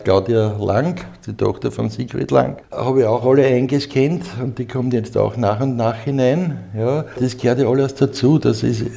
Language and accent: German; Vienna, Austria; born there; Ja, bin ein gebürtiger Wiener